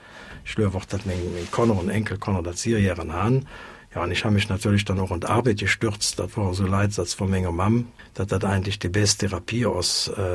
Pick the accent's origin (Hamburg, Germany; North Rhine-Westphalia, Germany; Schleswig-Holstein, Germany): North Rhine-Westphalia, Germany; Solingen; born there; ich bin 62, ich bin in Solingen-Olix geboren.